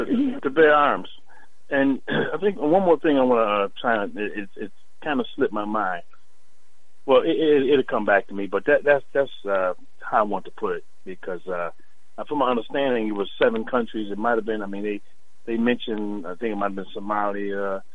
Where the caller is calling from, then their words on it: Detroit, Michigan, United States; calling from Detroit, man.